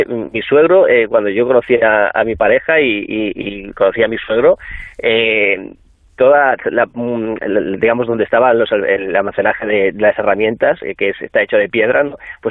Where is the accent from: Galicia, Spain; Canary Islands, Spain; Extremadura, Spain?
Galicia, Spain; Supongo también que soy gallego, el canal sale desde Galicia